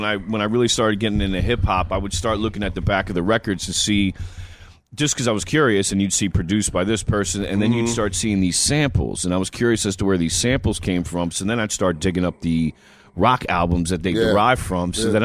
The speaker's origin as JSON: {"language": "English", "town": "New York City", "region": "New York", "country": "United States", "said": "I'm originally from New York City."}